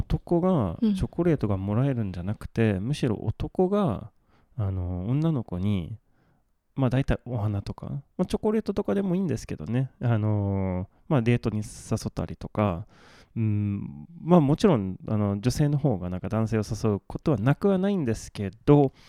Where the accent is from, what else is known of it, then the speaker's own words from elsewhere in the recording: Malmö, Skåne, Sweden; 私が生まれ育ったマルメにしかなかったのかもしれないですね